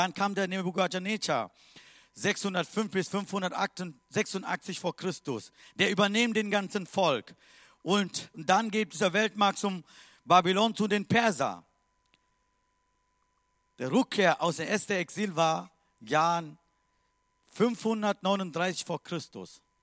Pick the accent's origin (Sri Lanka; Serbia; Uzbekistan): Sri Lanka; German is a second language; now in Germany; Ich komme aus Sri Lanka. Aber ich bin so dankbar für diesem Land, für diese Nation.